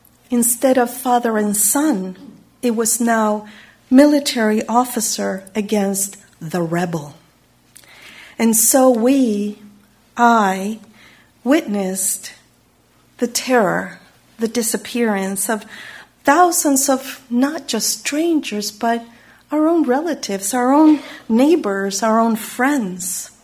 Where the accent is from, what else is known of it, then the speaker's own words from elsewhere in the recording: Chile; I grew up in Chile, as you know, where May 21st is Armed Forces Day, the equivalent of Memorial Day.